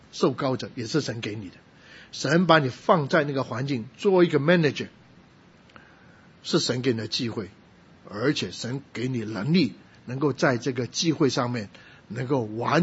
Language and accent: Chinese; Guangdong, China; 其实我们广东人不喜欢用这个，不会用这个